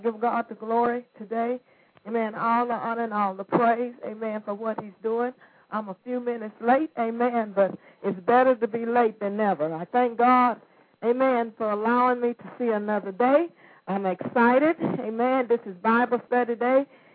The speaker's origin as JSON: {"language": "English", "region": "the South", "country": "United States", "said": "I'm from the South, amen, and I love good old soul food"}